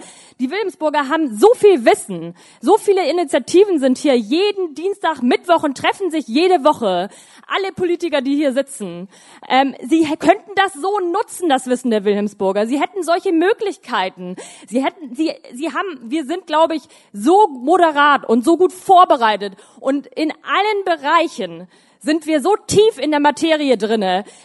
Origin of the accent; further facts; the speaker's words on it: Georgswerder, Hamburg, Germany; ich komme aus Georgswerda